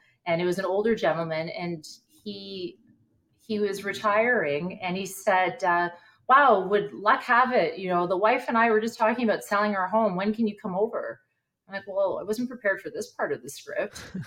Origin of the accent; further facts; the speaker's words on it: Kingston, Ontario, Canada; I grew up in Kingston, Ontario, and my parents were both military and ex-military, and I'm the youngest of five.